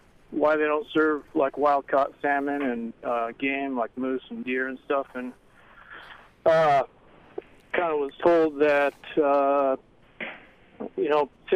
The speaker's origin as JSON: {"language": "English", "town": "Yakutat", "region": "Alaska", "country": "United States", "tie": "born or raised there", "said": "and I grew up in Yakutat, and I growing up kind of noticed that there's a lot of kind of high sodium foods being served in the school"}